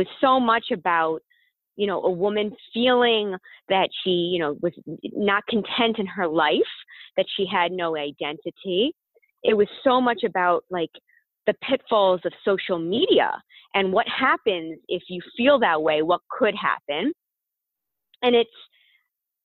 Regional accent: New York, United States; I'm a New Yorker, born and bred.

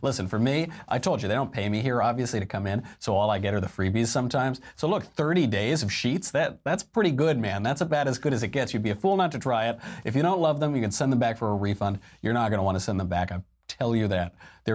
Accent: New York, United States; now in Los Angeles, United States; I've moved around a lot since I grew up in New York. I went to school in Connecticut. I moved out here to LA.

